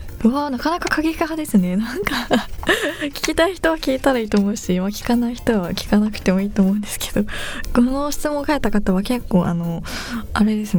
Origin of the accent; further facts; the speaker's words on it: Yamagata, Japan; これは私地元山形がラーメンの消費日本一みたいな、ラーメン王国なので